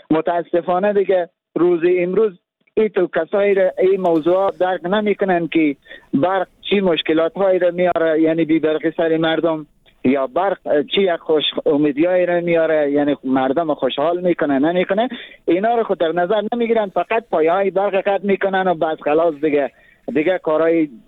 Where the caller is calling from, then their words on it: Afghanistan; پایتخت خود ما یعنی کابل